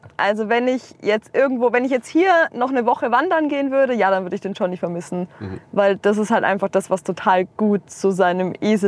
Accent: Coburg, Bavaria, Germany; born there; now in Munich, Germany; also geboren bin ich in Coburg, in Unterfranken

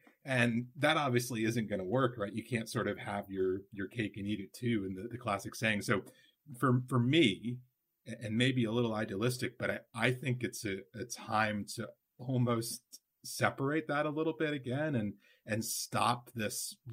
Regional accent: United States; So I'm, you know, a white man, I'm American, if you've probably gathered from my accent.

